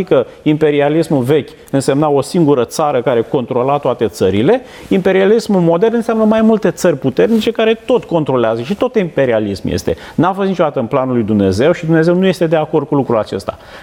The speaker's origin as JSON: {"language": "Romanian", "country": "Romania", "said": "noi ca români"}